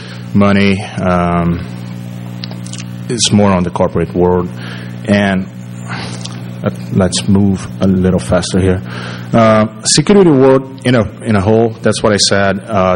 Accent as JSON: {"language": "English", "country": "Brazil", "second_language": "English", "said": "I'm from Brazil, and I lived here for a while."}